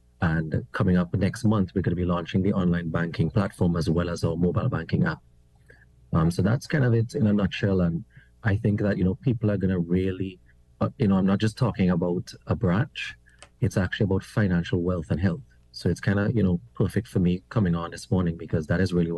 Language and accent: English; St. Vincent & Grenadines; now in Trinidad and Tobago; I'm actually Vincentian. So I'm from St. Vincent and the Grenadines. Mm-hmm. I've been living in Trinidad for about 11 years. And, you know, I would have moved here actually to join RBC.